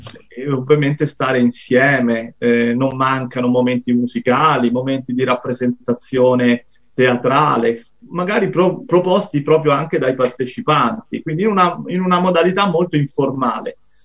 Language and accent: Italian; Buccheri, Sicily, Italy; No, io vengo da Buccheri, che è invece una località in provincia di Siracusa, quindi le mie origini sono siciliane.